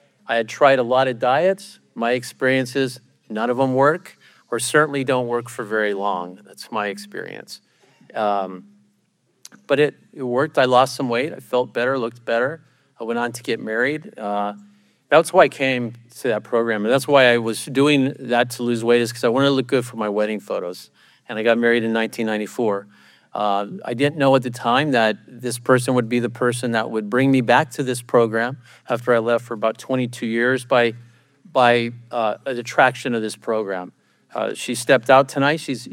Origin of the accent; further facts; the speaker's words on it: New Mexico, United States; I come from, I was born and raised in New Mexico.